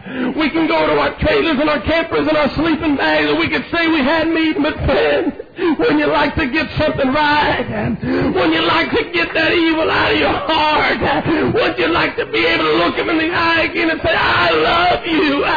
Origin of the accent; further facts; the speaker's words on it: Idaho, United States; Now, wait a minute. I'm an evangelist. Now, wait a minute, I'm from Idaho.